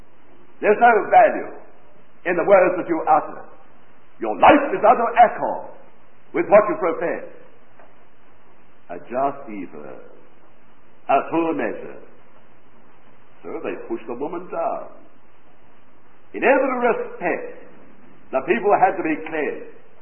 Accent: England, United Kingdom; And don't put it down to my ignorance as an Englishman.

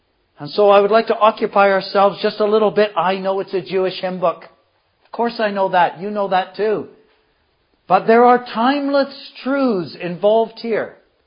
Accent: Canada; And I came from Canada.

